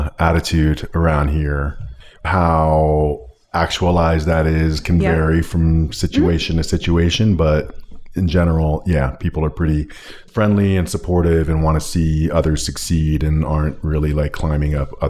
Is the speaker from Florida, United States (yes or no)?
yes; Miami, Florida, United States; moved away as an adult; I grew up in Miami.